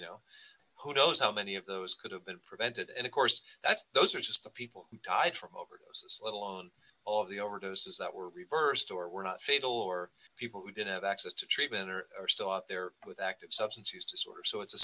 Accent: Virginia, United States; But my home state of Virginia

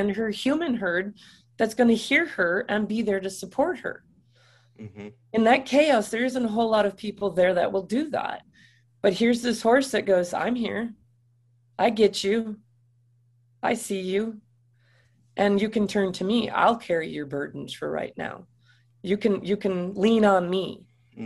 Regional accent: Wisconsin, United States; Anybody that's off-roaded at some point or in the snow, because I'm from Wisconsin, you get stuck.

